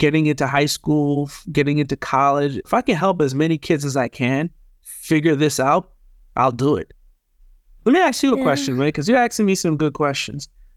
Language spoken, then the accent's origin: English; United States; So I learned English fairly young. It became our dominant language, but my parents still spoke Haitian Creole. I'm Haitian American.